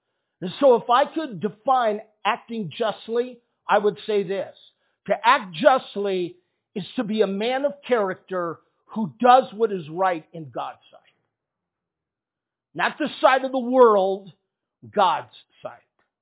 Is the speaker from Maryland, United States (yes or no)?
no; Walnut Creek, California, United States; also born or lived in San Francisco; So I was born in San Francisco, the home of the almost world champion San Francisco 49ers. I was raised in a town called Walnut Creek, right by San Francisco.